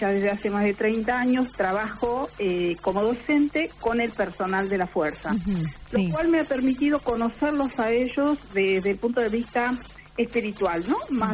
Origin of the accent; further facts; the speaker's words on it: Salta, Argentina; la primera gruta que se inauguró fue a los pies del volcán Socompa, en mi tierra, en Salta.